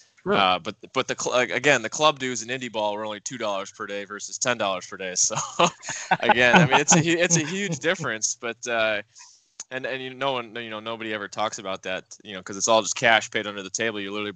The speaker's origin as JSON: {"language": "English", "region": "Michigan", "country": "United States", "tie": "born or raised there", "also_born_or_lived": "Chicago", "said": "because I grew up in Michigan and we moved back to Chicago"}